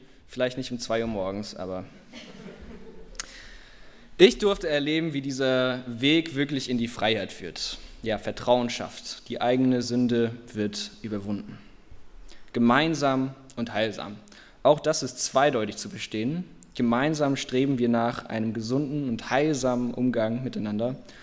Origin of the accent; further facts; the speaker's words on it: United States; also born or lived in Africa; Ich sage das jetzt mal als Amerikaner. So, und auch jemand, der Erfahrung gemacht hat im Ausland, in Afrika und so.